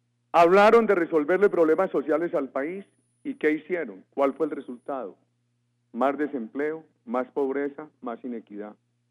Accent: Antioquia, Colombia; A mí como antioqueño me enorgullece mucho eso

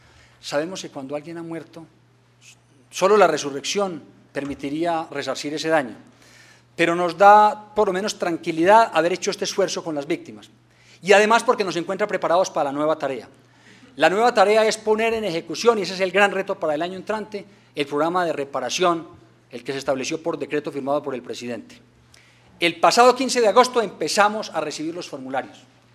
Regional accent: Pensilvania, Caldas, Colombia; Como dicen por allá en mi tierra, en Pensilvania, Caldas

